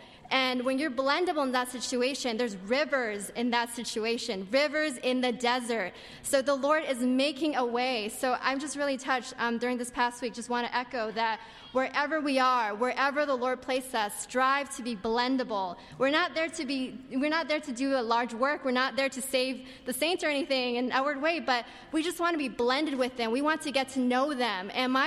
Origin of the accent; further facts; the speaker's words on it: Vancouver, British Columbia, Canada; moved away as an adult; now in New York City, United States; I'm from Vancouver, and I was serving on the campus full time. But then I got married, and I moved to New York City to be with my husband